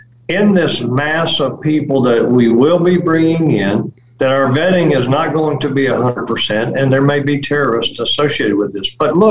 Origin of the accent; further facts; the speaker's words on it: United States; that makes me as an American totally humiliated and embarrassed